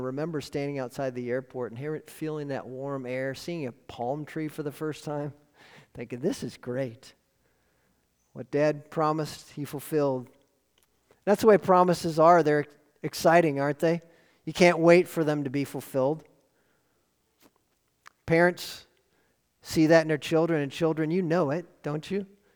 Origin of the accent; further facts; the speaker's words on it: Wisconsin, United States; And I was from Wisconsin, and so Florida, especially in the end of winter time, looked very inviting, and I was excited.